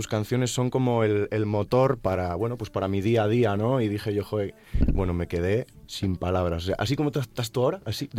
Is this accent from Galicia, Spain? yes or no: yes; Tui, Galicia, Spain; Esto fue en el concierto que di en mi pueblo, además, allí en Galicia.